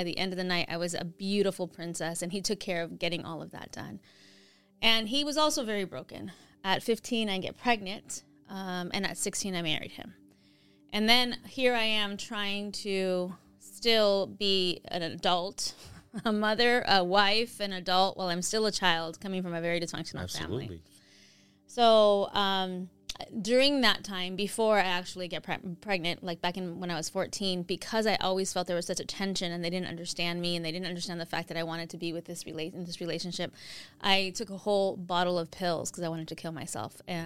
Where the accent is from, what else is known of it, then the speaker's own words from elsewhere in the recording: New York, United States; born there; I was born in New York. My parents are from Colombia, and I was born in a very Colombian home.